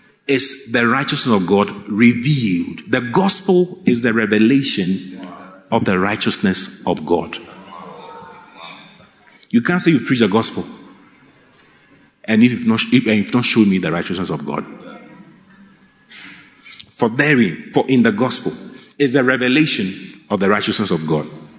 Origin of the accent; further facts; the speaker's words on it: Ghana; That's why I came all the way from Ghana.